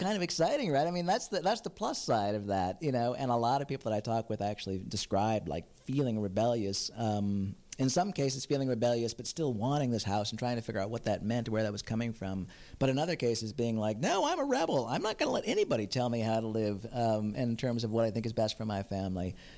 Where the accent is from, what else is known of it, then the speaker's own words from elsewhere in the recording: United States; now in Vancouver, Canada; when I first moved to Vancouver, both my partner, who I met here, and I, you know, we came from the States.